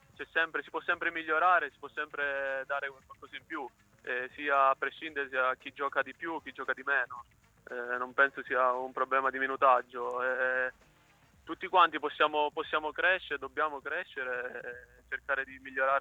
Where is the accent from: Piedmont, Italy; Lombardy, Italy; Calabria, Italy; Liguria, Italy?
Calabria, Italy; Cosenza; sono cosentino, sono tifoso del Cosenza fin da bambino